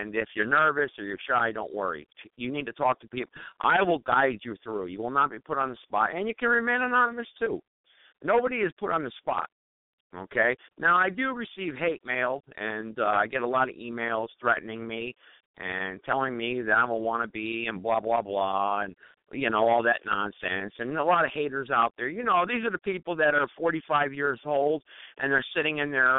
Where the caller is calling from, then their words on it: Reidsville, North Carolina, United States; I'm broadcasting from Reidsville, North Carolina, really Greensboro, North Carolina, the triad here.